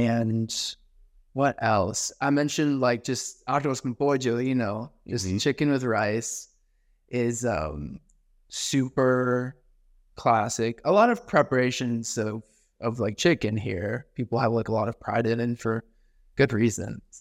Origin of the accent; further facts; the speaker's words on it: New Haven, Connecticut, United States; also born or lived in New York City, United States; So I've lived a lot of my life in New York City, but also I grew up in Connecticut. on the shoreline of Connecticut, on the Atlantic Ocean there, with Long Island Sound. The city that I'm from is called New Haven, Connecticut